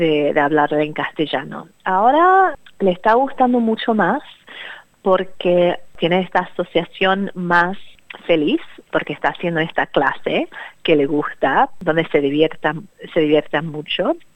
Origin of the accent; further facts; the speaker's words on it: England, United Kingdom; Aunque crecí en Inglaterra, también crecí con una comunidad en que la gente hablaba inglés y castellano.